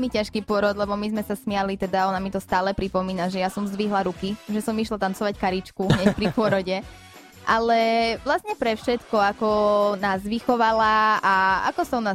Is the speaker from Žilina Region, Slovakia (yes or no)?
no; Nižný Klátov, Košice Region, Slovakia; Pochádzam z dedinky blízko pri Košiciach, Nižný Klátov.